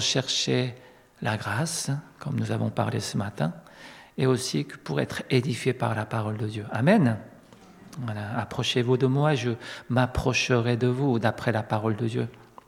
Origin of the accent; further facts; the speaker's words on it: Grand Est, France; Je viens de la Lorraine. Cela fait maintenant 12 ans que je suis pasteur là-bas. Mais avant, j'étais aussi en Alsace, c'est-à-dire j'étais pasteur près de Mulhouse.